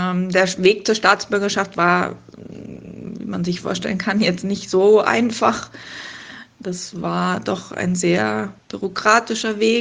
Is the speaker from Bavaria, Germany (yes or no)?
yes; Munich, Bavaria, Germany; Und ich bin ja in München geboren und aufgewachsen